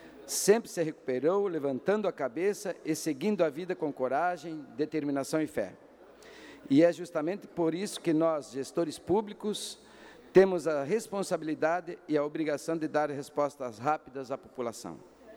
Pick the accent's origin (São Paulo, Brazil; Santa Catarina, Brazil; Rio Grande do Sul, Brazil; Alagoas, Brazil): Santa Catarina, Brazil; São Miguel do Oeste; now in Itajaí, Brazil; eu sou natural de São Miguel do Oeste, mas eu já resido em Itajaí há mais de 22 anos e já me considero um verdadeiro peixeiro